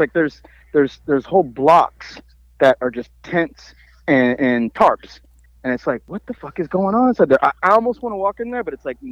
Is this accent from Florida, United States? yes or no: yes; Orlando, Florida, United States; Born at fucking Arnold Palmer Hospital, but now it's called Orange County. I mean, it's called Arnold Palmer now, but it was called Orange County when I was born in it.